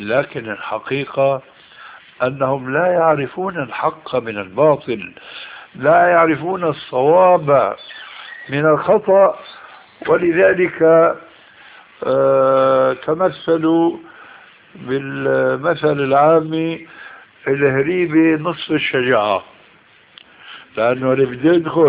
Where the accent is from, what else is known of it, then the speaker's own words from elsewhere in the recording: Syria; كل واحد كما يقولون عندنا في الشام جماعة التبليغ مثل إخوان مسلمين مثل حزب التحرير،